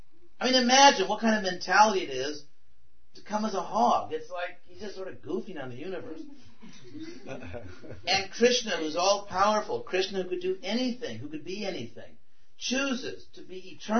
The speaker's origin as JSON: {"language": "English", "region": "California", "country": "United States", "said": "No, I'm from California"}